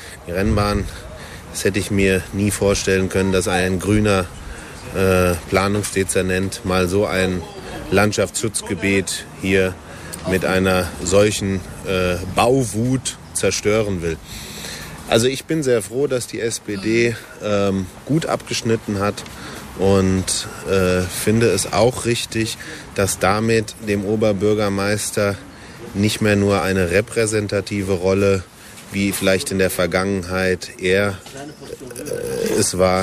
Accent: Frankfurt, Hesse, Germany; Ja, aber als Frankfurter muss man natürlich auch das Wohl von Frankfurt.

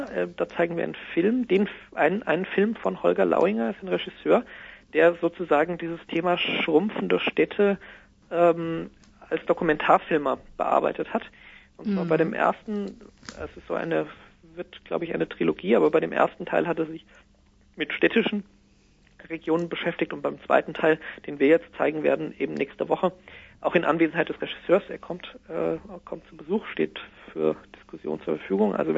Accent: Hesse, Germany; also born or lived in Berlin / Vienna; Also ich bin sozusagen schon hier in der Einflugschneise des Frankfurter Flughafens aufgewachsen.

